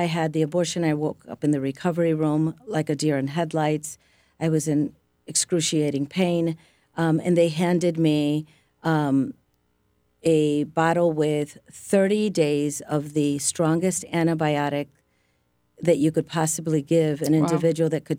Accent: Holland, Michigan, United States; I grew up in a bubble. I grew up in Holland, Michigan. I knew nothing.

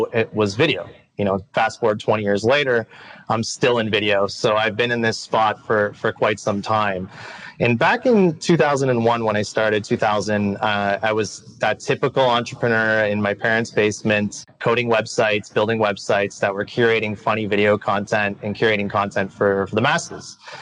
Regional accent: Canada; I was born in Canada. I've grown up in Canada my entire life.

